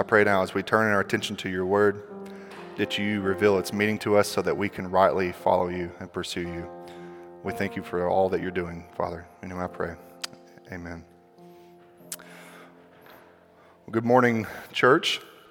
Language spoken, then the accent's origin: English; Southern United States, United States; And many of us, I think especially growing up in the Southern Bible Belt, that we want to believe in Jesus, but we really don't want to follow Jesus.